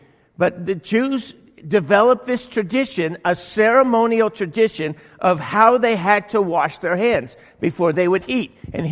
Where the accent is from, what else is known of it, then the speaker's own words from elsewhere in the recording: New York City, New York, United States; And since I'm from New York City, this is a big tradition.